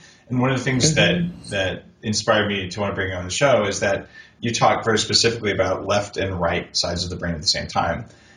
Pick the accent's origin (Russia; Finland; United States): Russia; Sorry, I grew up in Russia. I love Russia.